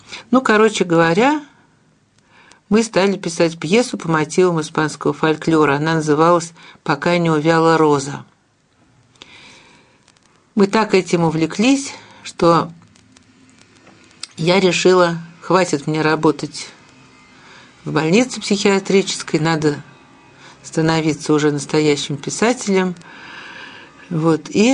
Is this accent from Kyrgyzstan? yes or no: no; Moscow, Russia; потому что мы обе выросли в Москве